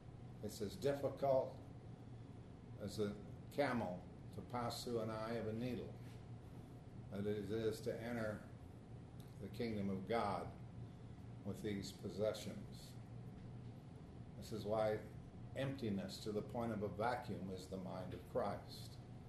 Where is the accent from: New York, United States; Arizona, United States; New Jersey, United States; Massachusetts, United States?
Arizona, United States; There's a town near where I grew up in Arizona called Salome, but it's spelled as Salome.